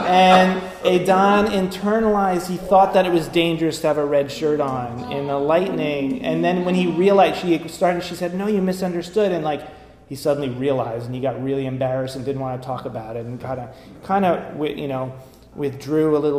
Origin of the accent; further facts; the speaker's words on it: New York, United States; now in San Francisco Bay Area, United States; I mean, I grew up with it in New York. I remember being terrified when I was 2-3 years old